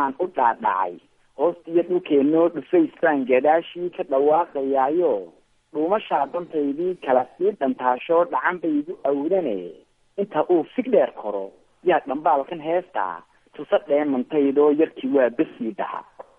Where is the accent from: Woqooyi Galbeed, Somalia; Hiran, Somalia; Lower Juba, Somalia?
Woqooyi Galbeed, Somalia; Hargeisa; born there; afar iyo sagaashan kii baan ku dhashay magaalada hargeysa